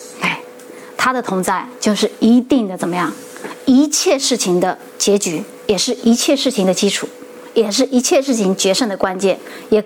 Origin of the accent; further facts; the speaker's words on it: China; 我小的时候在、中国农村，我记得去玩的时候，我看到人家打谷子都是在那种空旷的大谷场上